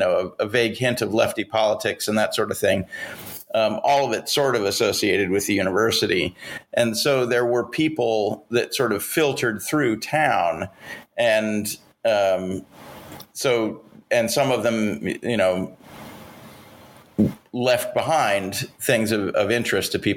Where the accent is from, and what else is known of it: Missoula, Montana, United States; born or raised there